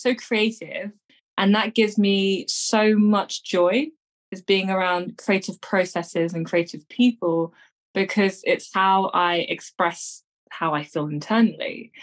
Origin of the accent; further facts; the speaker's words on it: London, United Kingdom; I am from London, UK, England.